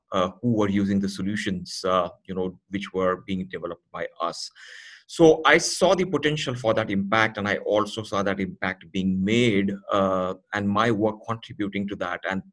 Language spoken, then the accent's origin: English; Pune, Maharashtra, India; it's happening in my hometown, Pune.